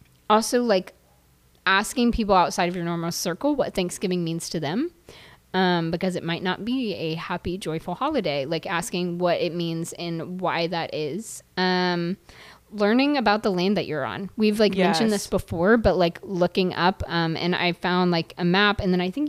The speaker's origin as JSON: {"language": "English", "region": "Georgia", "country": "United States", "said": "I'm from Georgia and the Braves were our home team."}